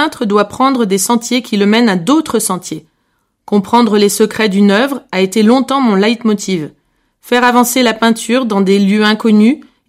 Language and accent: French; Montpellier, Occitanie, France; moved away as an adult; now in London, United Kingdom; Je suis artiste peintre professionnel. Actuellement, je réside à Londres, mais j'ai longtemps vécu dans le sud de la France. Je suis originaire de Montpellier.